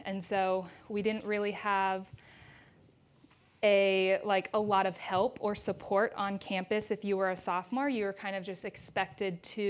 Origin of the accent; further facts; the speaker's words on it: Portland, Oregon, United States; now in Corvallis, United States; And because I'm from Oregon, I'm right up in Portland is where my family is.